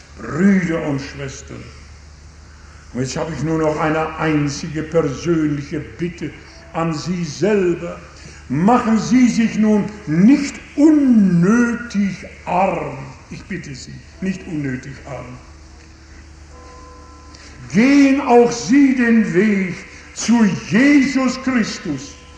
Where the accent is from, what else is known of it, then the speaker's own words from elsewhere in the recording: North Rhine-Westphalia, Germany; da oben bei uns in Westfalen